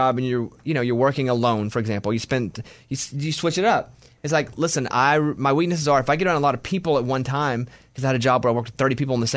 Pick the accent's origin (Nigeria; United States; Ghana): United States; Mountain Pine, Arkansas; I was born in Mountain Pine, Arkansas. I was born in a town of 772 people. I graduated high school.